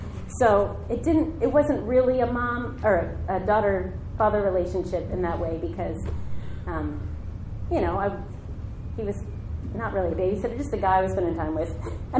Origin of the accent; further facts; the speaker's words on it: New York, United States; born there; I was born in New York in 1976